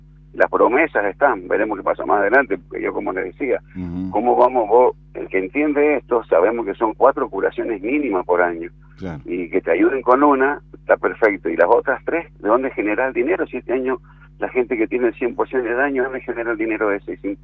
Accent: Monte Caseros, Corrientes, Argentina; De acá de San Martín, Monte

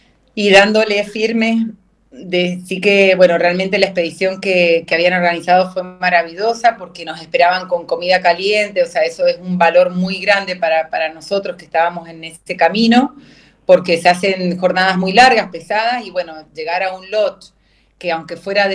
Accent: Potrerillos, Mendoza, Argentina; porque de chiquita siempre me crié en Potrerillos, en El Salto.

